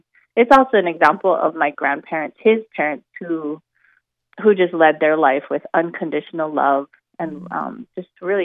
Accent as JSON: {"language": "English", "town": "Hawaii Kai", "region": "Hawaii", "country": "United States", "tie": "born or raised there", "said": "Yeah, so I'm a local girl born and raised in Hawaii, actually on the east side, Hawaii Kai."}